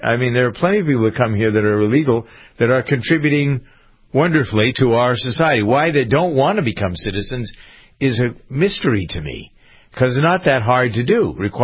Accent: Framingham, Massachusetts, United States; I was thinking as I was watching the state of the city address here in my hometown of Framingham

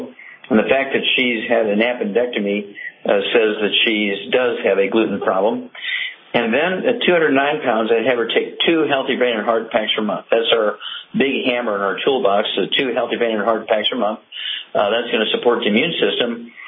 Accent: Missouri, United States; Okay, Chuck, let's go to Missouri. That's my home state, Missouri.

